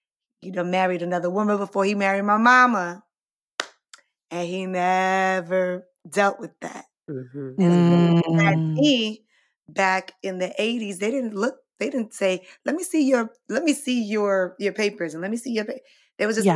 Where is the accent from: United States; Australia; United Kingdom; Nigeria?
United States; Brooklyn, New York; Well, I'm from Brooklyn and in my building, 318 Rochester, literally everyone was Haitian.